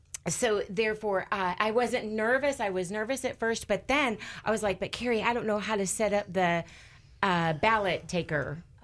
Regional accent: Texas, United States; because I came from Texas and their voting system is a little bit different than here

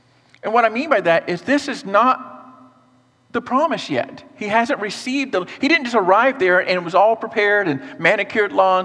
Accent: Florida, United States; I was raised right here in Florida.

